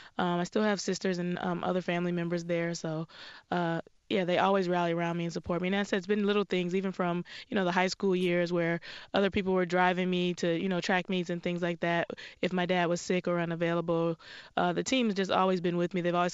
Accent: Rochester, Pennsylvania, United States; Pennsylvania. Yeah, but I'm from Rochester, Pennsylvania.

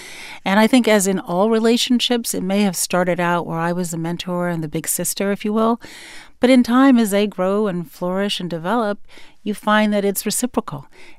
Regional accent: Chicago, Illinois, United States; also born or lived in Shiraz, Iran; where are you from? I said, Chicago. Where were you born? I was born in Shiraz

